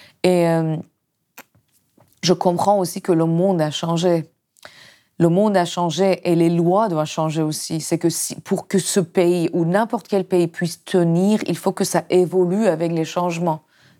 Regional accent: Iran; French is a second language; now in France; Vraiment, je ne dis pas ça parce que je viens d'Iran seulement

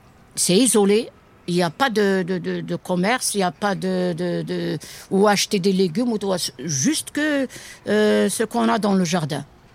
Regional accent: Kabylie, Algeria; French is a second language; Je suis de la Kabylie, dans les hautes montagnes. Depuis que je suis jeune, je suis dans le jardin, dans les plantes.

